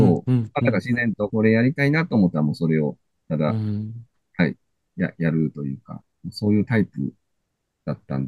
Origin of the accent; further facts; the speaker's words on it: Shiga, Japan; その琵琶湖と山に挟まれたすごい田舎の地域で生まれ育ってはいたので、どちらかといえばこう、大自然の中で山に行ったり釣りに行ったりっていうような幼少期ではあったので